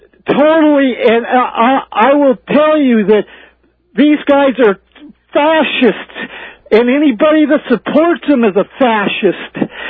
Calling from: Mount Shasta, California, United States; Mount Shasta, California.

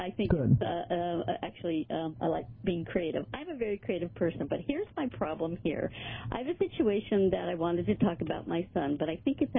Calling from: California, United States; I'm calling from California time

